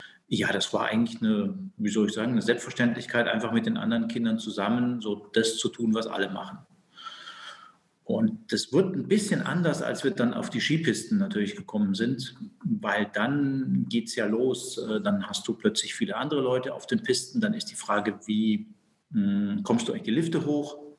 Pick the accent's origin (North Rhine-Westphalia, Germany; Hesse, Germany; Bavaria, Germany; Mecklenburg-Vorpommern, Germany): Bavaria, Germany; Bad Aibling; Ich komme aus Oberbayern, aus dem Voralpenland, aus Bad Aibling, das ist so in der Nähe von München.